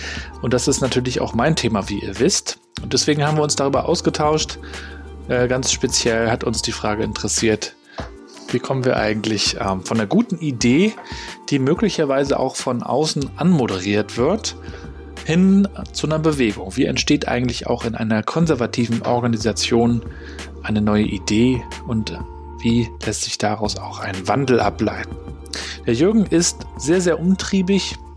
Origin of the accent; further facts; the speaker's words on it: Rostock, Mecklenburg-Vorpommern, Germany; ich bin Rostocker Jung, 80er Jahrgang